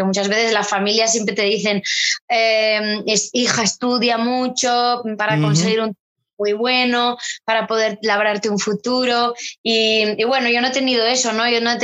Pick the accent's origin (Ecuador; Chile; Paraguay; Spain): Spain; Bilbao, Basque Country; also born or lived in Madrid; Nací en Vizcaya. Lo que pasa es que yo me considero también de Bilbao, porque toda mi familia es bilbaína, y yo, bueno, me bautizaron allí, tengo mis amigos allí, he pasado temporadas entre Madrid y Bilbao por el trabajo también de mis papás